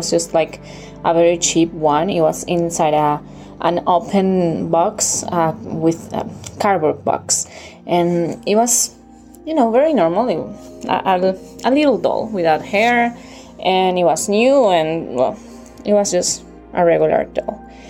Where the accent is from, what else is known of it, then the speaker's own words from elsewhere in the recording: Venezuela; English is a second language; And sorry for my English, because I'm not, you know, it's not my native tongue, but I will try my best. Well, this happened, I think, 5 years ago, maybe. And it was in Venezuela, in my mom's house.